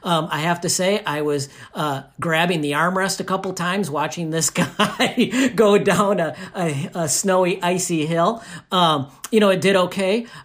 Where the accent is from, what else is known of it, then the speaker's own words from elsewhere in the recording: Minnesota, United States; I grew up in Minnesota. I learned to drive on snowy, icy roads.